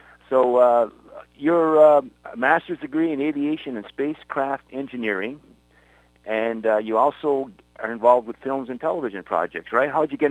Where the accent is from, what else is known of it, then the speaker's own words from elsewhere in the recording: Thunder Bay, Ontario, Canada; You know, as a kid growing up in Thunder Bay, Canada, I wanted to be a Mountie at one time.